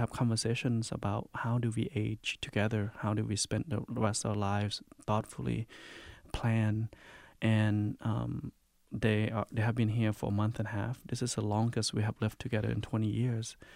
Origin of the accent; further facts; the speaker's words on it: Laos; dim sum has always been really sacred in my life growing up in Laos.